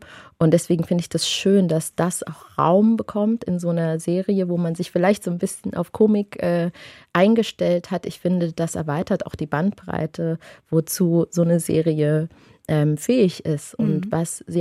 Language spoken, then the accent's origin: German; Thuringia, Germany; weil ich wieder in Thüringen, meiner Heimat, spielen durfte.